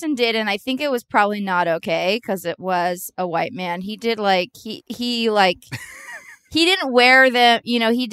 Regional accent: California, United States; you know, we're all from the East Bay.

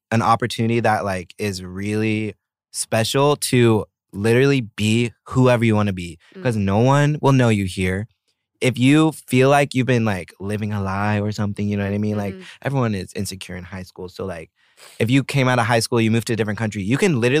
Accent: Oklahoma, United States; moved away as an adult; Because in high school, I grew up in Oklahoma. It's like all… Like, not all, obviously. But it's like super white.

